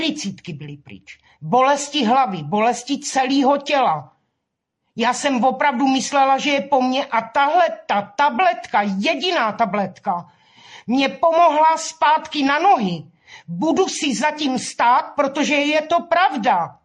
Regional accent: Brno, South Moravian Region, Czechia; Já jsem z Brna a já jsem pyšná na naše kluky

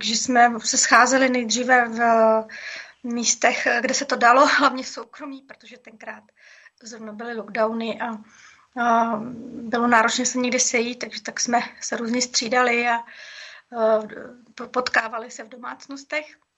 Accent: South Bohemian Region, Czechia; že bych moc rádi dělali to, co my u nás na Jihu Čech

